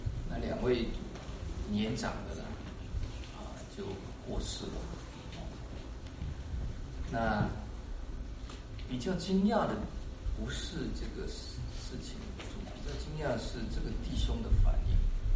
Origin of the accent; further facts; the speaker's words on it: Taiwan; 因为我是台湾来的，我做那个我们是必须服兵役的